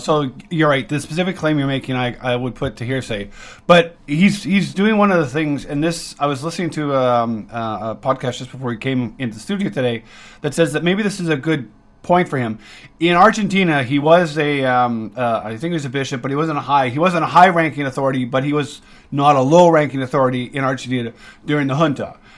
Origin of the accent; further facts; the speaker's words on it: Canada; born there; because I was born in Canada